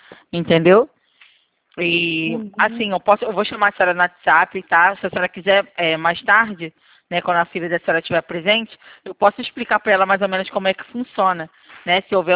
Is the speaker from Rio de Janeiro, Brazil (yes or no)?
yes; Rio de Janeiro, Brazil; Eu sou do Rio de Janeiro.